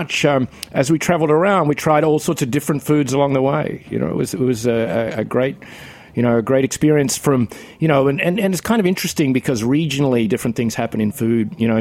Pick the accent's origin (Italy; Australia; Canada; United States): Australia; I'm from, well, kind of, you know, I'm from Australia. It's like the Commonwealth.